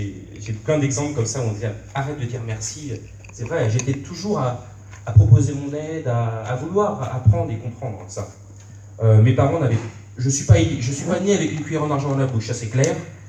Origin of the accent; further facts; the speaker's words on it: Saint-Malo, Brittany, France; 26 ans, je suis originaire de Saint-Malo, j'y suis né et j'y vis depuis toujours.